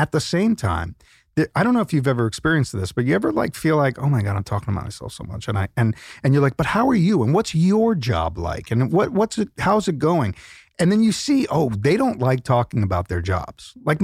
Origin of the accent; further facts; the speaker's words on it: Queens, New York, United States; now in New Jersey, United States; I'm from Queens, but we moved to New Jersey 9.5 years ago.